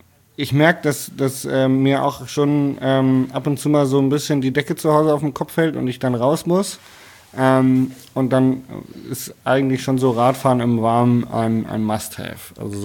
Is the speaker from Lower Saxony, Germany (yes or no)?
yes; Hanover, Lower Saxony, Germany; Also ich bin ja eigentlich ursprünglich Hannoveraner, Pilzbiertrinker kann man sagen.